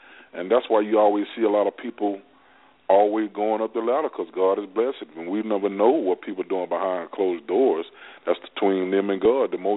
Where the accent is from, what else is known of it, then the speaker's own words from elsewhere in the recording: Prichard, Alabama, United States; me being growing up in Pritchett, Alabama, being a graduate of CFFI High School on the back-to-back, 87-88 champion. Now we're in the Hall of Fame here in Mobile, Alabama, the whole team.